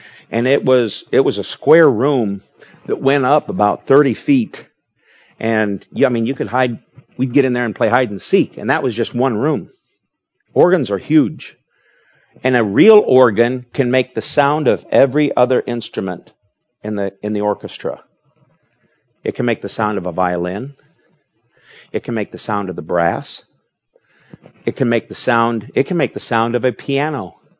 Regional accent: Lansing, Michigan, United States; When I was raised in Michigan, our church in Michigan and Lansing had there's the big Wurlitzer organs.

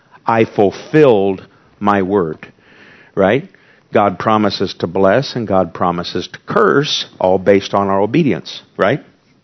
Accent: United States; I'm glad I'm an American. I'm not sad I'm an American.

